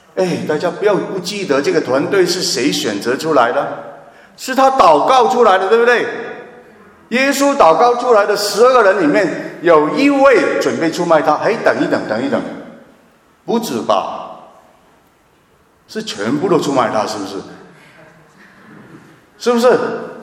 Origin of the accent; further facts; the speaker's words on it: Guangdong, China; accent: Cantonese-accented Mandarin; 我广东人很怕讲这个字，很怕讲错